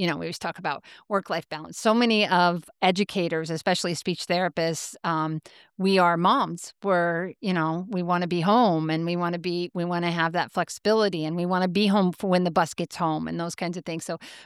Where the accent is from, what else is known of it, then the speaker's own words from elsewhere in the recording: Grand Island, Nebraska, United States; We're both from the Midwest, and I grew up in Grand Island, Nebraska.